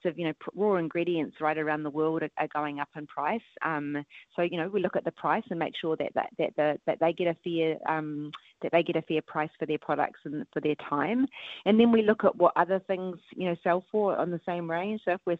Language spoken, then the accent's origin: English; New Zealand; I'm always really proud as a Kiwi when one of our suppliers, you know, hits Australia